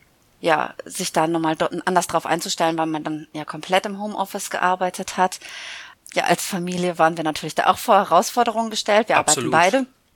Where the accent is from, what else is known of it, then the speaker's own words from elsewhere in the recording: Münster, North Rhine-Westphalia, Germany; born there; now in Cologne, Germany; Genau, in Köln verortet, aber gebürtige Münsteranerin.